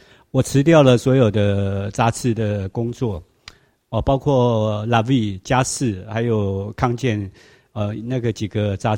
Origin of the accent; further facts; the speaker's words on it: Taipei, Taiwan; also born or lived in Italy; 所以我就落实在我最单纯的台北城南哦，就是台北城南，就是现在的就是以前的古亭区哦。我因为我在那边出生，在那边长大的。我的青春岁月都在那边，除了到意大利十年以外，